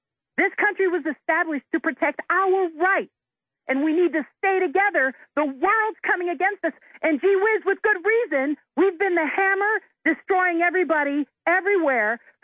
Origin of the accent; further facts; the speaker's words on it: the South, United States; The South was right. I hail from the South, but they lost and they were crushed.